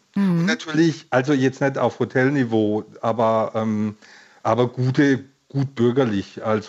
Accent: Baden-Württemberg, Germany; Bei uns daheim, also ich komme aus dem Schwarzwald, da gibt es ein Naturfreundehaus

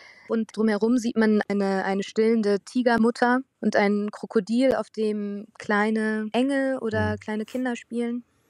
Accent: Herdecke, North Rhine-Westphalia, Germany; born there

